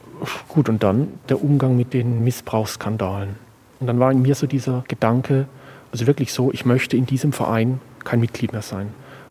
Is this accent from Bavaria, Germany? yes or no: yes; Kirchheim, Bavaria, Germany; Ich bin römisch-katholisch getauft. Ich bin in der Kirchengemeinde in Kirchheim groß geworden. Und es ist auch nicht ein Dorf gewesen, das sehr konservativ geprägt war